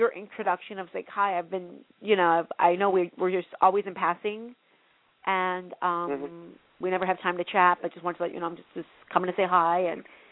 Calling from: California, United States; from California.

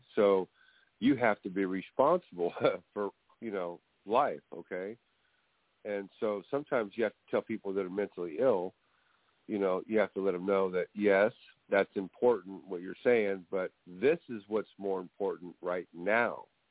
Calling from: California, United States; California.

